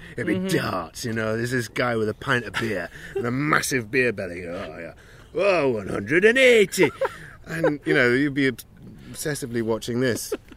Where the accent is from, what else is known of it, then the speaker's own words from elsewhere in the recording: United Kingdom; he's just part of growing up and being British, you know?